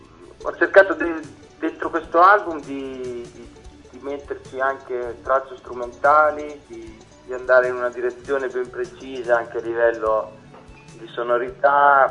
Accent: Rimini, Emilia-Romagna, Italy; chi non è della zona, io sono di Rimini

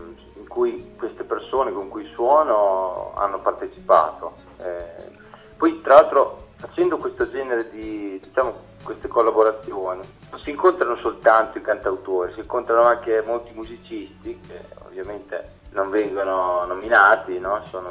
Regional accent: Rimini, Emilia-Romagna, Italy; chi non è della zona, io sono di Rimini

